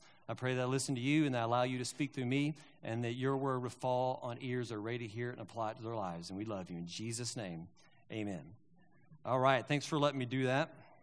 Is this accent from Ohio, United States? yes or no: no; Kentucky, United States; I grew up in West Kentucky. We knew how to catch catfish.